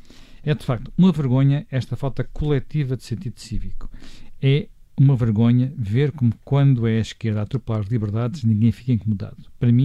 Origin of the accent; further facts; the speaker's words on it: Portugal; Como português, devo dizer, sinto-me duplamente envergonhado.